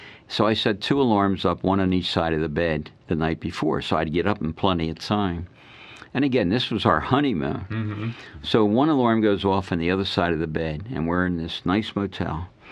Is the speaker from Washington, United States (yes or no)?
no; Philadelphia, Pennsylvania, United States; I was from Philadelphia.